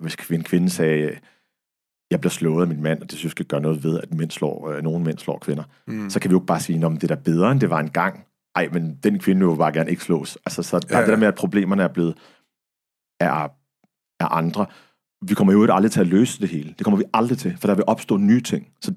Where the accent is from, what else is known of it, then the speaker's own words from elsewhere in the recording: Middelfart, Region of Southern Denmark, Denmark; jeg voksede op i Middelfart på Fyn, hvor at vi var de eneste araber, ikke bare på vejen, men i hele byen på det tidspunkt.